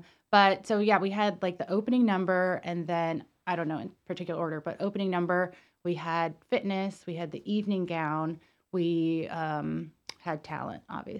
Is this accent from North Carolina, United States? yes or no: yes; Asheville, North Carolina, United States; I was raised in Asheville.